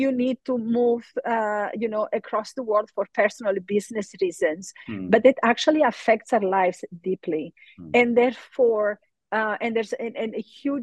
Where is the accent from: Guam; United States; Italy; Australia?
Italy; English is a second language; moved away; I moved back to Italy, my home country, after 15 years abroad, in 2011